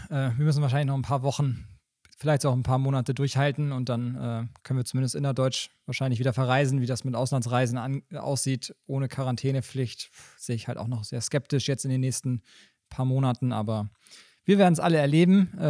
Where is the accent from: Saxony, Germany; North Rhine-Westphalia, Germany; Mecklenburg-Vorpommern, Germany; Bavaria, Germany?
Saxony, Germany; Schwarzenberg; Wir beide sind ja damit aufgewachsen hier in Schwarzenberg.